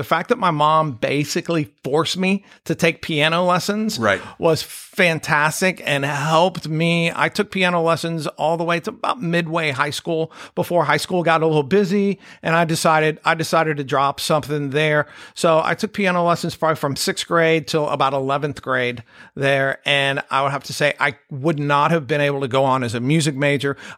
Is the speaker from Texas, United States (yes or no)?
yes; Houston, Texas, United States; So I grew up in Houston, probably one of the few people you're going to meet that's actually from Houston and not from a suburb of Houston.